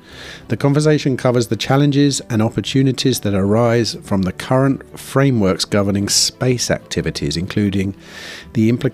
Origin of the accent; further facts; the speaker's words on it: United Kingdom; I'm off to the USA in a few days, and well, I'm a British gentleman, aren't I?